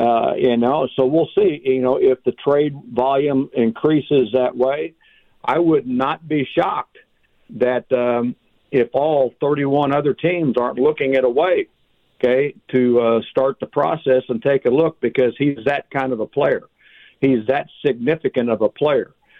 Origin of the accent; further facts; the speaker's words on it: United States; And again, I grew up just outside of Kansas City.